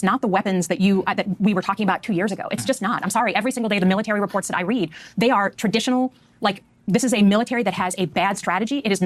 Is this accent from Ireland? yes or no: no; United States; But I'm an American.